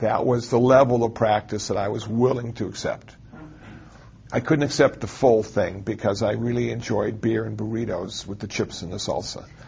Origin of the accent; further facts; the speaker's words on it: Iowa City, Iowa, United States; born there; You know, I was born in Iowa City, Iowa, because my parents were in school